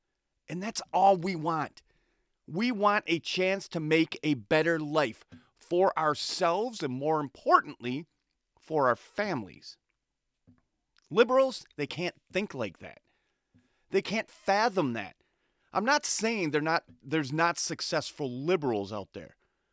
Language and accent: English; Saginaw, Michigan, United States; I grew up in what they call Saginaw Township. It's white suburbia.